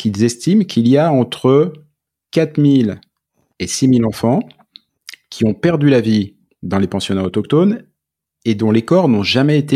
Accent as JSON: {"language": "French", "region": "Nouvelle-Aquitaine", "country": "France", "moved": "as an adult", "lives_now": "Quebec, Canada", "said": "Je viens du centre de la France, un petit village en Charente, qui n'est pas très loin d'Oradour-sur-Glane."}